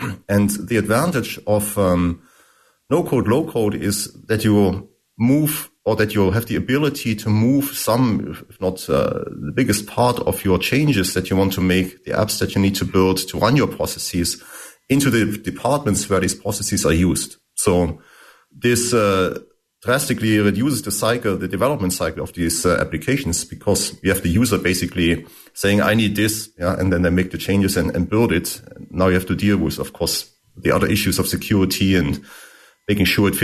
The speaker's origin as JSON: {"language": "English", "country": "Germany", "second_language": "English", "moved": "as an adult", "said": "You might have heard from my accent that I'm actually German. So I started my career back in Germany a long time ago in ICT, first in engineering."}